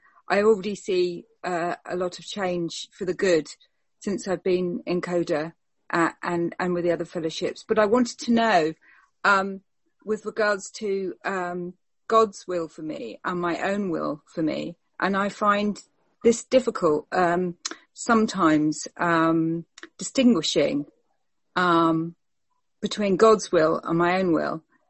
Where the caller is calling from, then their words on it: South West England, United Kingdom; I'm coming from Devon, UK in England today